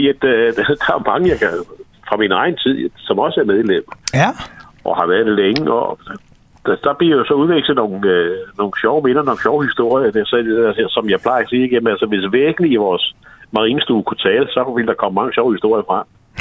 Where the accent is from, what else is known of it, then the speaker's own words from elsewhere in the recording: Roskilde, Zealand, Denmark; Altså, jeg er jo gammel Roskilde. Jeg er født på havnen i Roskilde